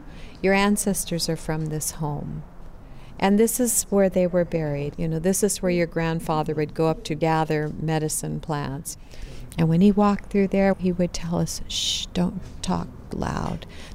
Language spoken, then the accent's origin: English; California, United States; So it's just this amazing vision of mountains that I grew up around in Orange County